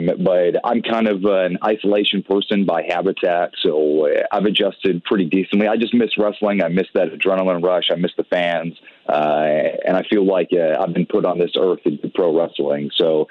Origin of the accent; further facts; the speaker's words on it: Providence, Rhode Island, United States; I'm from Providence, Rhode Island.